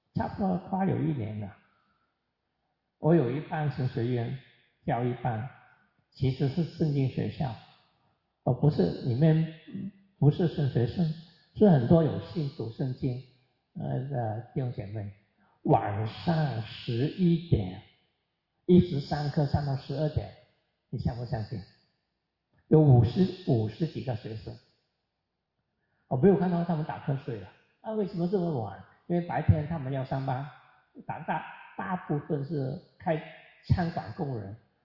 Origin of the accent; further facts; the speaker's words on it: China; 不是我们中国人吃的芥菜啊